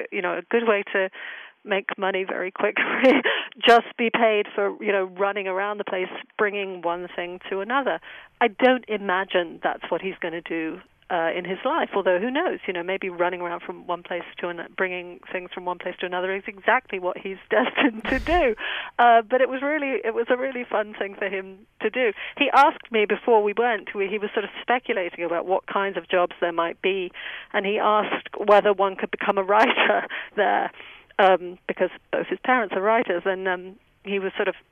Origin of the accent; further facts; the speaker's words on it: England, United Kingdom; and I'm from England. I'm English, and I go back pretty regularly